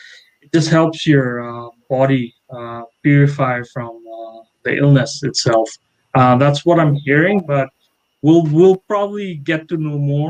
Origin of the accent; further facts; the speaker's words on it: Bangladesh; born there; English is a second language; Like I was born in Bangladesh, and it's a densely populated country